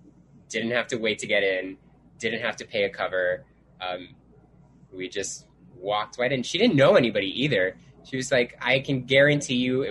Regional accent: Miami, Florida, United States; I had been to other clubs growing up in Miami because, I mean, it is Miami.

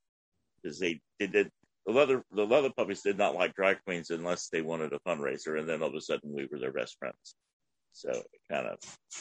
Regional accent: Columbus, Ohio, United States; now in Lakeland, United States; You know, because I moved away from Orlando, went back home to Columbus.

